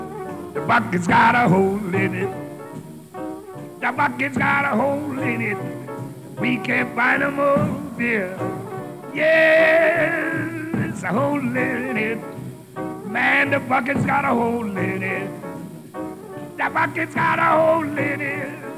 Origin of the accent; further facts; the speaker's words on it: New Orleans, Louisiana, United States; moved away; we're going to take you down to my hometown, New Orleans, Louisiana